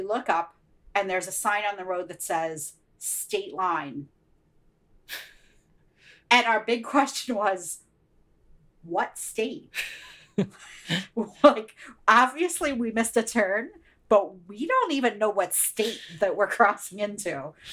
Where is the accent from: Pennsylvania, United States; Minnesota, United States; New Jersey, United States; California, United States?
Pennsylvania, United States; Pittsburgh; now in New York, United States; we live here in New York, but I grew up in Pittsburgh, and we were driving back to Pittsburgh to visit my mom when she lived in Pittsburgh.